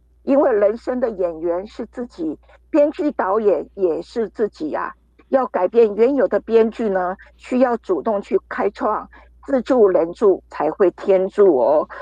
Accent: Taoyuan, Taiwan; 我是来自桃园的

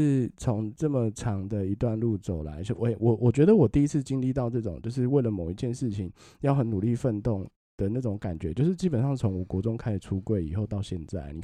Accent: Sandimen, Pingtung County, Taiwan; 那不然去屏东的三地美也可以啦，吼。

